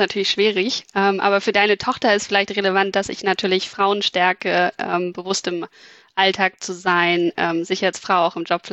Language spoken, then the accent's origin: German; Berlin, Germany; now in Hamburg, Germany; Ich komme ursprünglich aus Berlin, bin aber, würde ich sagen, Wahlhamburgerin, weil ich mich während des Studiums in Hamburg verliebt habe und einfach auch dann danach hier geblieben bin.